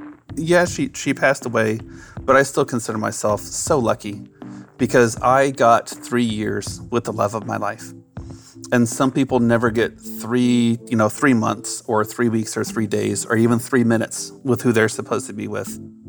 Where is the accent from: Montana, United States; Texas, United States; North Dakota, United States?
Texas, United States; San Antonio; from San Antonio, and I'm calling about the special meal that my wife and I would make together.